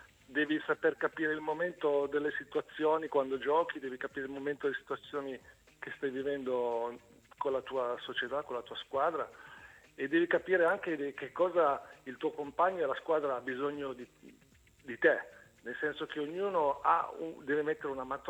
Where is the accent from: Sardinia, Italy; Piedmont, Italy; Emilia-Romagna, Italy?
Piedmont, Italy; Turin; born there; Io sono torinese di nascita, ma di spirito mi sento proprio un uomo del sud